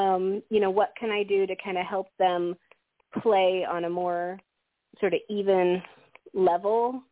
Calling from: Illinois, United States; I'm in Illinois.

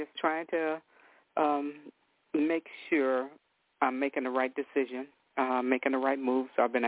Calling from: Oklahoma, United States; I'm calling from Oklahoma.

